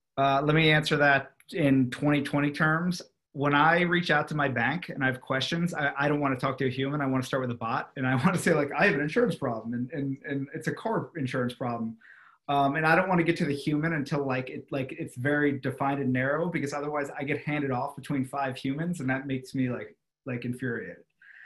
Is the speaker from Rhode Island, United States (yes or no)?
yes; Rhode Island, United States; I had a 2-day client engagement at CVS in my home state of Rhode Island.